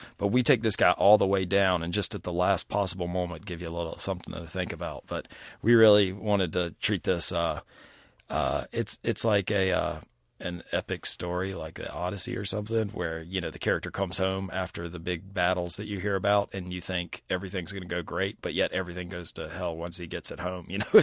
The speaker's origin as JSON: {"language": "English", "region": "the South", "country": "United States", "tie": "born or raised there", "said": "I definitely think it has something to do with growing up in the South."}